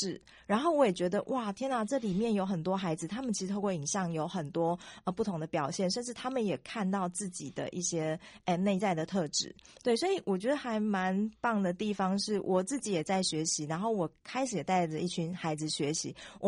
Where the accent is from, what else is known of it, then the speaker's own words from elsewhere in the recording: Changhua County, Taiwan; 因为其实我在彰化长大，然后我在台北念书